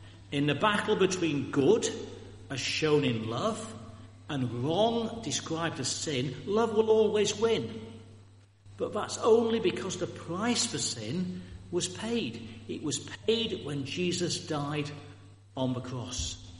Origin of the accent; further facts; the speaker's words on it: Yorkshire and the Humber, United Kingdom; if you can tell I'm from Yorkshire, good